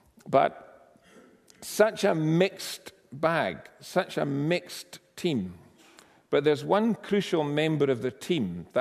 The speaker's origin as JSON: {"language": "English", "town": "Edinburgh", "region": "Scotland", "country": "United Kingdom", "tie": "born or raised there", "said": "Now, for those of you that come from Edinburgh, you will know that there is a huge difference"}